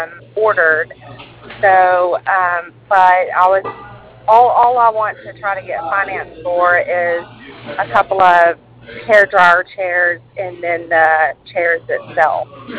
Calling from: Brownwood, Texas, United States; Brownwood, Texas.

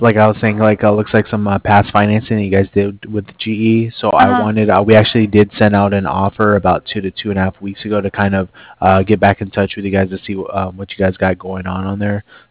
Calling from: Cardiff, Wales, United Kingdom; No, I'm actually I'm calling over from Cardiff.

